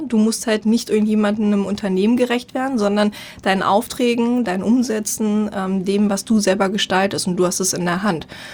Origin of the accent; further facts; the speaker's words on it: East Germany, Germany; ich komme aus dem Osten halt, Mama ist mit 24 damals schwanger gewesen, Wendekind bin ich halt, 89.